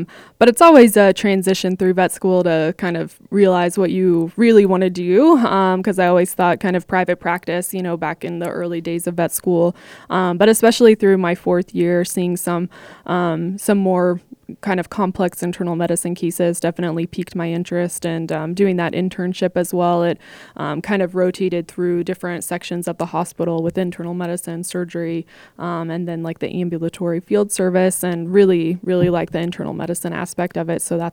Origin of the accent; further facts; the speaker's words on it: Indianapolis, Indiana, United States; Yep. I'm from Indiana, the Indianapolis area originally.